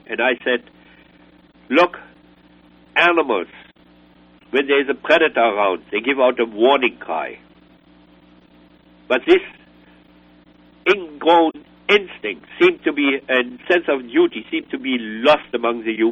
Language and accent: English; Germany; moved away; When I came over from Germany...